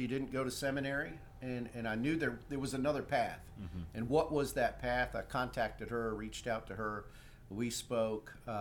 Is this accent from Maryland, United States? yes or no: yes; Baltimore, Maryland, United States; No offense to my hometown, but I'd much rather raise a child here.